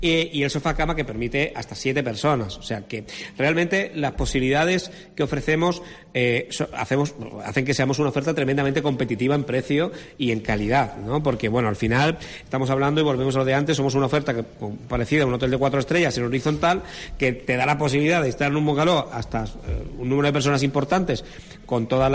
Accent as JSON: {"language": "Spanish", "town": "Málaga", "region": "Andalusia", "country": "Spain", "said": "yo digo que soy de Málaga"}